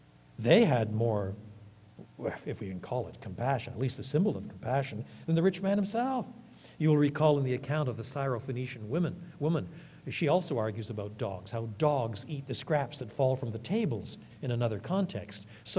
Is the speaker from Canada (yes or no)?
yes; French Canada, Canada; Now, I was brought up in French Canada. And because I was brought up in French Canada, there's a Latin side to my temperament and culture.